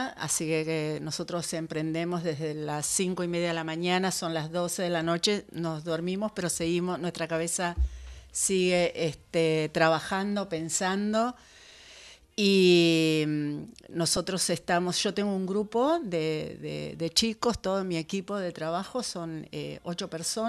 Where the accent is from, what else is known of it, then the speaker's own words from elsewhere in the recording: Lanús, Buenos Aires Province, Argentina; yo soy de Lanús